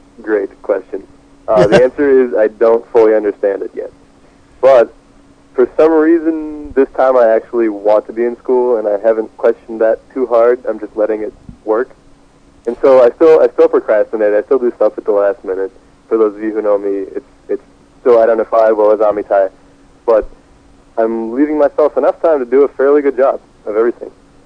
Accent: Chicago, Illinois, United States; now in New York, United States; This is a difficult question to answer. I'm from Chicago.

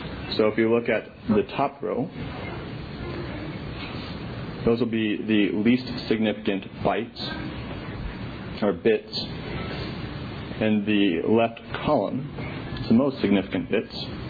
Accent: United States; I'm from the United States, and I speak in a language that has a very limited alphabet, 26 letters, 10 numbers, and so on.

